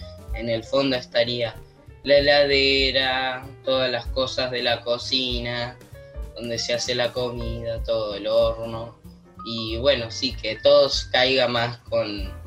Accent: Los Toldos, Buenos Aires Province, Argentina; soy de Los Toldos. Voy a la secundaria técnica y tengo 12 años.

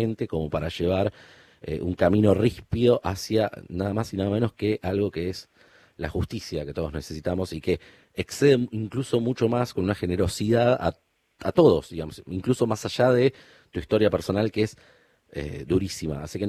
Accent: Argentina; como ciudadano, como un argentino más

